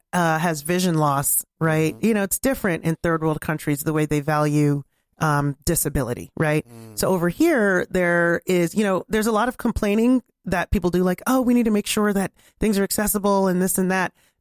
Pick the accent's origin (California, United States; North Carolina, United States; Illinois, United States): North Carolina, United States; also born or lived in New York / Pennsylvania; I grew up in North Carolina and a combination of upstate New York, Pennsylvania, and North Carolina.